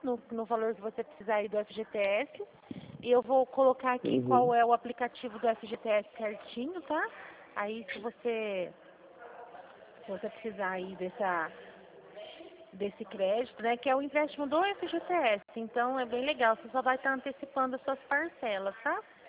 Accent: São Paulo, Brazil; Eu sou do interior de São Paulo.

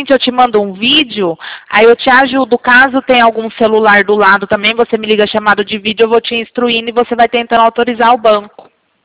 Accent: Rio Claro, São Paulo, Brazil; Eu sou de Rio Claro.

